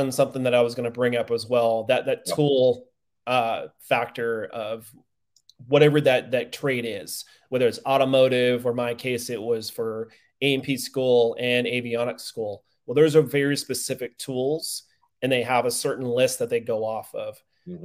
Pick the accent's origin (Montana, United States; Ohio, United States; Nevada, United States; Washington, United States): Montana, United States; now in Texas, United States; And I didn't meet that criteria because I'm from Eastern Montana. So my MEPS is up there in Montana. So I became a Texas resident after being here for about 10 years.